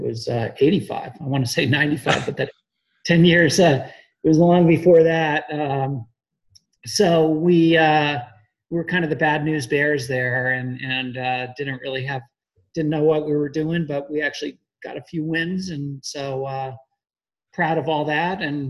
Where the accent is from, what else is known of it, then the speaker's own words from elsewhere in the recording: Florida, United States; I was really fortunate that I grew up in South Florida because of this strong Cuban influence.